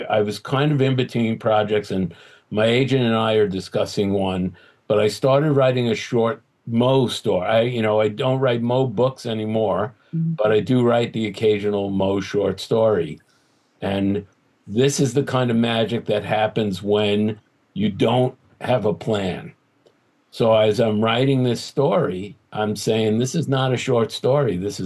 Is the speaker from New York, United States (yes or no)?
yes; Brooklyn, New York, United States; You're from Chicago, I'm from Brooklyn.